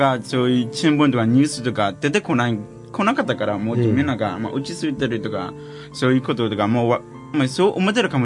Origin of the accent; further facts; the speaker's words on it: Myanmar; Japanese is a second language; now in Japan; みんなもちろん私たちミャンマー人を見かけたらですね